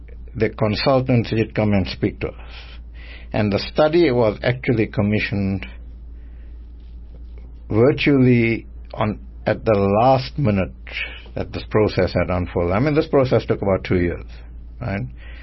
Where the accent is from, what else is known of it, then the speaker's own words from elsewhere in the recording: India; Just because I'm an Indian, you ask me about